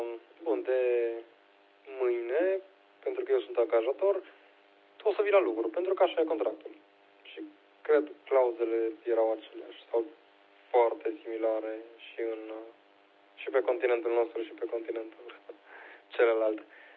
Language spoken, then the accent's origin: Romanian; Transylvania, Romania; ardelenii, noi suntem mai înceți.